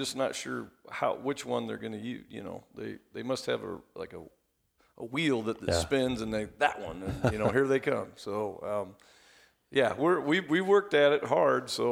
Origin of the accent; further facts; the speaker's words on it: Des Moines, Iowa, United States; it's obviously we're from the Des Moines area and we feel like the best football is played here